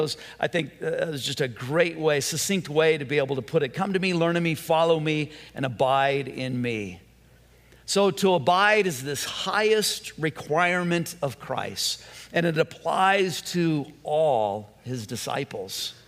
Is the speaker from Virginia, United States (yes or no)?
no; Whittier, California, United States; But I remember Mr. Chaplin when I was growing up in Whittier, and he was our next door neighbor